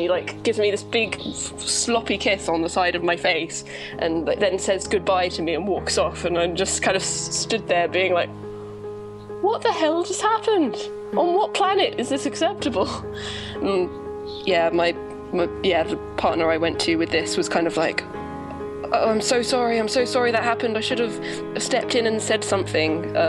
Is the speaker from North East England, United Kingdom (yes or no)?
no; Brighton, South East England, United Kingdom; And, you know, like, where are you from? I say Brighton, trying to, like, stop him talking to me.